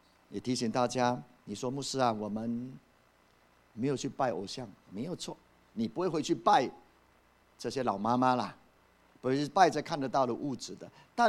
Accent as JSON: {"language": "Chinese", "town": "Puli", "region": "Nantou County", "country": "Taiwan", "tie": "born or raised there", "said": "我从小在埔里长大"}